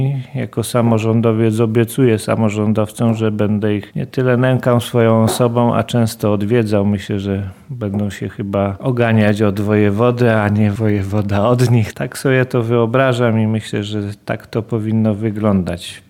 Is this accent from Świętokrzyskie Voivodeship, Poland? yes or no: yes; Świętokrzyskie Voivodeship, Poland; Ja wywodzę się z Ponidzia.